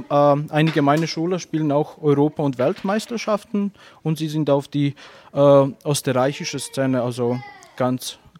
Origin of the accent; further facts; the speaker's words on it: Bosnia & Herzegovina; now in Salzburg, Austria; Ich komme ursprünglich aus Bosnien und ich bin auch der Landestrainer in Salzburg.